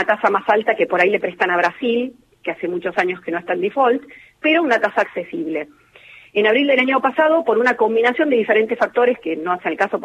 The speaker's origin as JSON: {"language": "Spanish", "country": "Argentina", "said": "Los primeros somos los argentinos"}